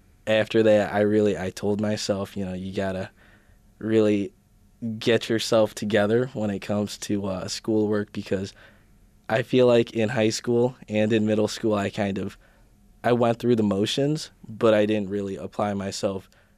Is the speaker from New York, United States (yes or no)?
yes; Rochester, New York, United States; So I was also born and raised in Rochester. I went to Catholic schools up until sixth grade. And then in seventh grade, I moved to Rush Henrietta. Went to Henrietta for middle school and high school.